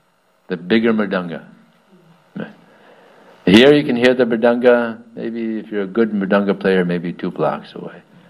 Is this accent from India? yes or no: no; Colombia; I'm from Colombia, so he took that.